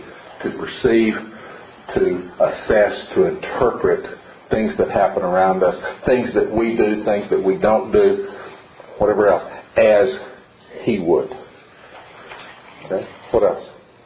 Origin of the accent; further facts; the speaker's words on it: Tennessee, United States; moved away; also born or lived in Houston; A very long time ago, I was growing up in East Tennessee. My father was a college teacher. And he was hired to be a college teacher at a brand new school in Texas, in Houston.